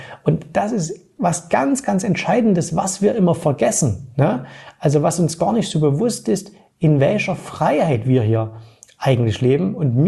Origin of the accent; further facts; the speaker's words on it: East Germany, Germany; Ich bin ja im Osten aufgewachsen. Als ich 18 war, war das glücklicherweise vorbei.